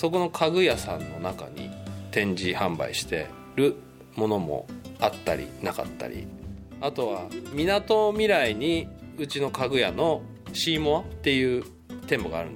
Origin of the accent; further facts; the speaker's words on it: Samukawa, Kanagawa, Japan; 寒川で育った人がうちの地元にはみたいな、まあ、そういう存在になれたらいいなと思ってるんで